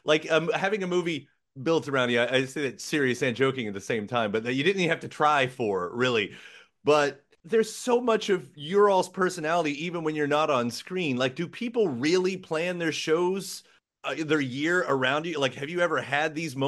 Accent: Litchfield, Kentucky, United States; now in Louisville, United States; I say hello from Louisville, especially to Kevin from Owensboro. I'm from Litchfield, actually, right down the road from Owensboro.

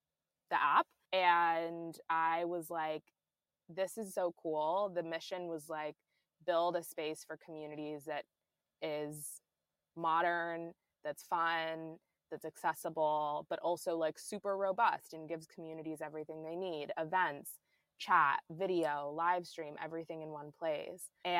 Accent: Washington, District of Columbia, United States; now in New York, United States; I'm from New York, or I'm not from New York. I'm from DC, but I live in New York.

